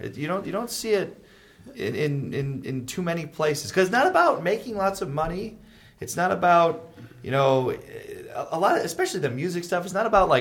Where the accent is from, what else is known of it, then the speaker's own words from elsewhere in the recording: Wheaton, Illinois, United States; because I'm from Wheaton, so you know, it's a western suburb of Chicago